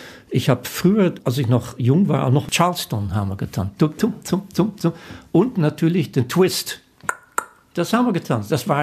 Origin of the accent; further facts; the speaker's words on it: South Holland, Netherlands; also born or lived in Rotterdam; ich wohnte damals in Rotterdam, ich bin Holländer